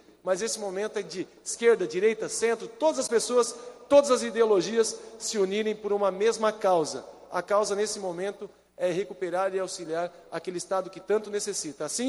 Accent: Joinville, Santa Catarina, Brazil; sou de Joinville, sou da região norte, ali da região da Munesc, Planalto Norte Catarinense

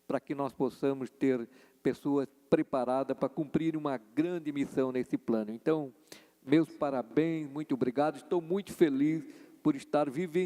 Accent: São João Batista, Santa Catarina, Brazil; also born or lived in Major Gercino; now in Chapecó, Brazil; somos natural de Major Gersino, né, Jardel? E hoje o Jardel é vereador de São João Batista, cidade que eu fui criado.

